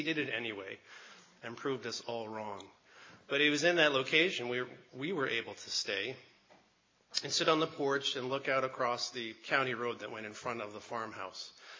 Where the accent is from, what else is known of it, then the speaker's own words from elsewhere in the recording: Canada; born there; While I was born in Canada